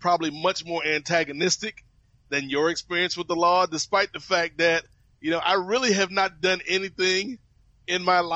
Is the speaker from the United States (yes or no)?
yes; Virginia, United States; Because when I was younger, growing up in Virginia, it was certainly much more of a red state.